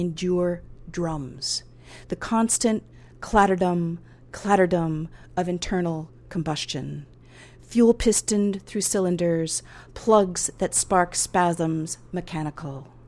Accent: Pacific Northwest, United States; growing up in the Pacific Northwest, which is sort of, it's Gloucester-like, but it's specific to there.

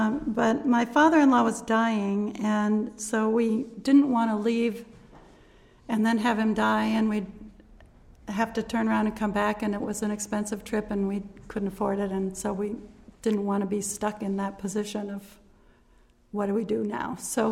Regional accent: United States; now in Montevideo, Uruguay; The simple fact that I'm American, credentials enough for the job.

